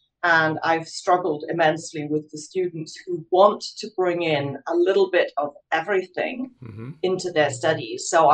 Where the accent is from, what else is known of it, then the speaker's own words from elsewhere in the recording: Scotland, United Kingdom; You can obviously hear from my accent, I'm originally British, Scotland.